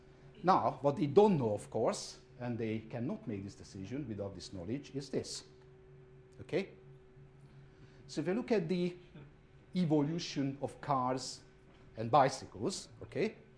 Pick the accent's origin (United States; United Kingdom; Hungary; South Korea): Hungary; in my home country, Hungary. When we go home, we also see Trabants.